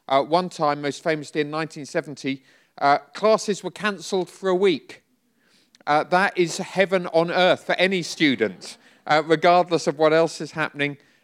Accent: England, United Kingdom; We're English after all.

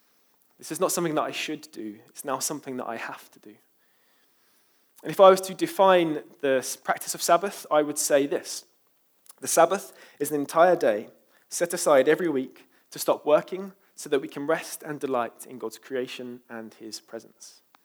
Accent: London, United Kingdom; I'm from East London after all, so can't blame me.

